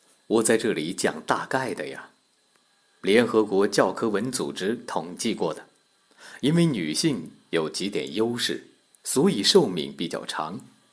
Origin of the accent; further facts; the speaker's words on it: China; 我们中国人常说男儿有泪不轻弹